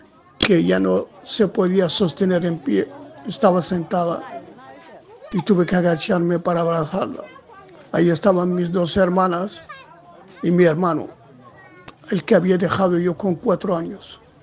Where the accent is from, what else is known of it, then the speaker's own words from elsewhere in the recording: Dakhla, Western Sahara; Nací en Villa Cisneros, en el Hospital Español de Villa Cisneros.